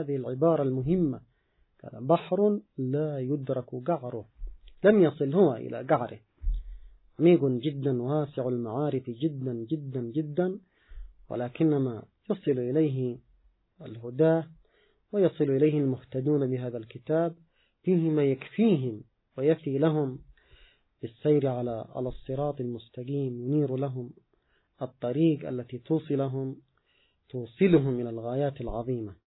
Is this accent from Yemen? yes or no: yes; Yemen; نحن كشعب يمني وكأمة مسلمة